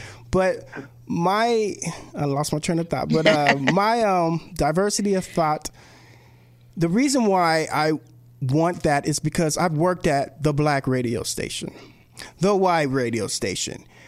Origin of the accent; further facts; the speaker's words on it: California, United States; I grew up in San Gabriel Valley, right here, Pasadena, Arcadia, Monrovia, and it's just mixed.